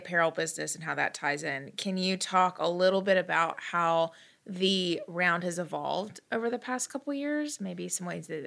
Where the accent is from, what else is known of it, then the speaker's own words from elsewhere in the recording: Hephzibah, Georgia, United States; And I'm from, do you know where Hepzibah is?